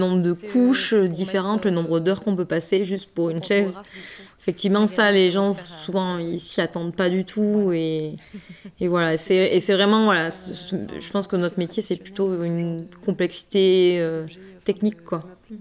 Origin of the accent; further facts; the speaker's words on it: Aurillac, Auvergne-Rhône-Alpes, France; moved away as an adult; Pas du tout. Je viens d'Aurillac, dans le Cantal. Donc oui, d'autres montagnes.